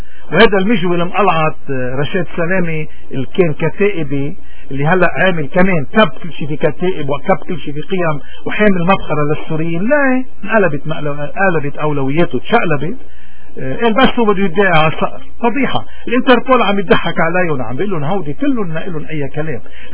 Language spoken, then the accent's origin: Arabic; Lebanon; طيب هودي نحن كلبنانيين إسلام مسيحي دروز وكنا من أي مذهب كنا بالطوائف هذه، كيف بدنا نسكت إذا نحن لبنانيين